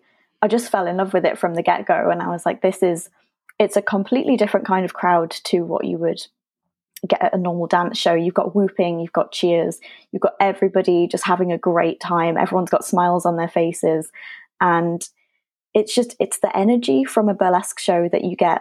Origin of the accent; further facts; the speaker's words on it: North East England, United Kingdom; moved away as an adult; now in London, United Kingdom; Originally, I'm from the Northeast, but I moved to London a few years ago